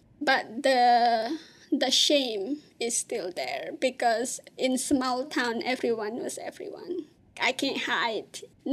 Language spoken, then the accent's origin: English; Malang, East Java, Indonesia; I was born and raised in Indonesia in a small city in East Java called Malang. My parents, both my mother and my father, are farmers.